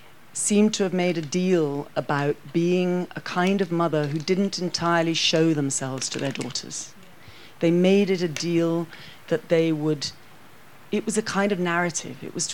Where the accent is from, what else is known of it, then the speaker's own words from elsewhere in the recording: Scotland, United Kingdom; When you use the word British, which I say as a Scot is not a word that I tend to recognise